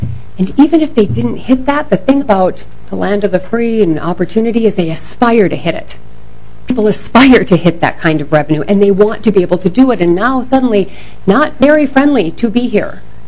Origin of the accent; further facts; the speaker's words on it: Minnesota, United States; Last year was the first time I felt maybe I shouldn't be a Minnesotan, even though I am a Minnesotan.